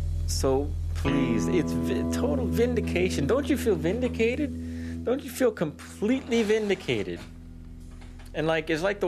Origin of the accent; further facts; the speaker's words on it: Tacoma, Washington, United States; also born or lived in Gig Harbor / Seattle; now in Canada; I told you they're a band from Tacoma, my hometown, Washington, where I was raised until I was about 12, and then we moved to Gig Harbor, Washington, and then eventually lived in Seattle for a while, and then before moving up to Canada